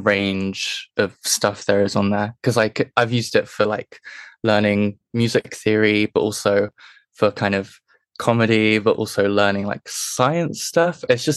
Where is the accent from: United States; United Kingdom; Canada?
United Kingdom; South West England; I'm from Cornwall in England, which is like the southwest part.